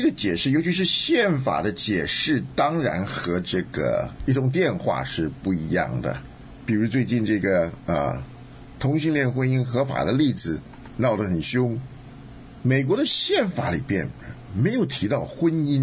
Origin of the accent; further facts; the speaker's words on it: China; now in United States; 我们从中国来对美国还存有很深的向往的时候，